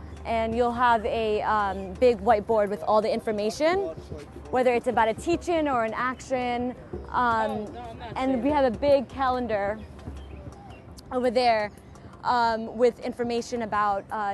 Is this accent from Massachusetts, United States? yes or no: no; Potomac, Maryland, United States; I'm 24 years old. I grew up in the area. I'm from Potomac, Maryland. And I've been living in D.C. all my life, kind of like the burbs of D.C., but D.C. has always been home.